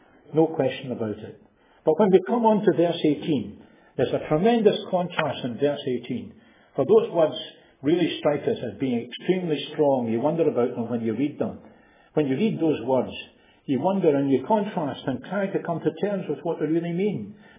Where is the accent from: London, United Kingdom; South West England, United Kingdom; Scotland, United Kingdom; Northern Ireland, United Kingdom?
Scotland, United Kingdom; Glasgow; I was brought up in Springburn in the city of Glasgow.